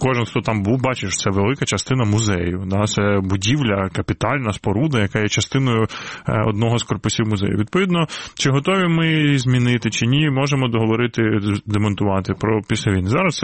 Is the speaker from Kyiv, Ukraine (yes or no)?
yes; Kyiv, Ukraine; Я киянин. Да? Я виріс в родині, де теж її ніхто не любив.